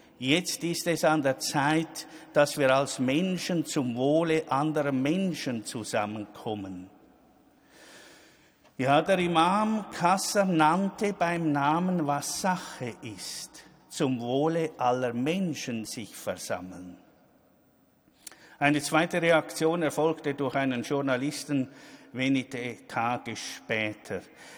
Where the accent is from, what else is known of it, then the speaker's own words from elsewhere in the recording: Syria; German is a second language; moved away as an adult; now in Switzerland; als ich vor 10 Jahren mit meiner Familie in die Schweiz gekommen bin, aus Syrien. Da war ich als Muslim und als Imam herzlich willkommen in der reformierten Kirche.